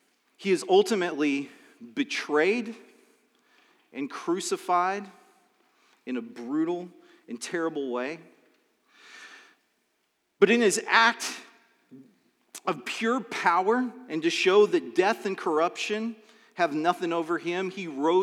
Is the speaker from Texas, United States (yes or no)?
no; Phoenix, Arizona, United States; I was remembering the time that I got ready to go to college, and I grew up in Phoenix